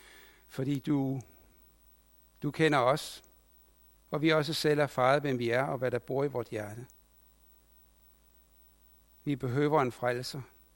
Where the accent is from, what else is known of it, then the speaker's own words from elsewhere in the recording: Capital Region of Denmark, Denmark; moved away as an adult; also born or lived in Hillerød; jeg er født og opvokset på Bornholm